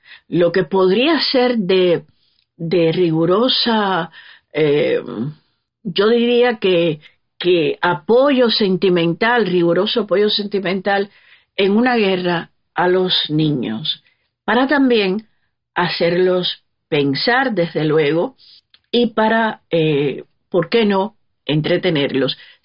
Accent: Cuba; moved away as an adult; yo me fui de Cuba con mi hija pequeña

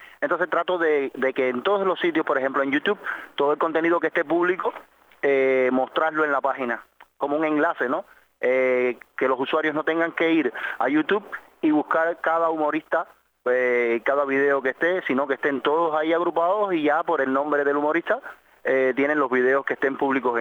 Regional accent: Cienfuegos, Cuba; moved away as an adult; also born or lived in Qatar / Jordan; now in Egypt; yo soy cubano, ya lo sabes, ya nací en Cienfuegos, allá en Cuba, y desde niño estudié en la escuela de arte, hasta que me gradué. Es decir, soy artista, soy músico, y salí de Cuba como músico con un contrato de trabajo para Qatar.

